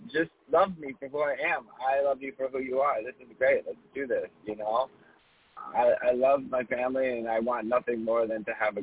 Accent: Midwest, United States; especially growing up in the Midwest, it just didn't really appeal to me.

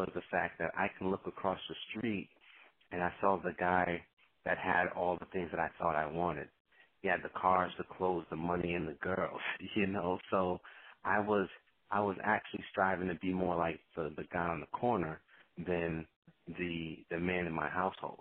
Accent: Stamford, Connecticut, United States; also born or lived in Port-au-Prince, Haiti; I was born in Port-au-Prince, Haiti, and raised in Stamford, Connecticut, and I was blessed to have both of my parents in my life.

